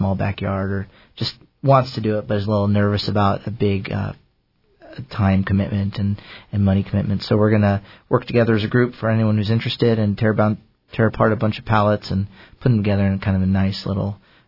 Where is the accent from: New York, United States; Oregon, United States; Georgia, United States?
Oregon, United States; So I grew up down in Oregon and was in 4-H from fourth grade till I graduated.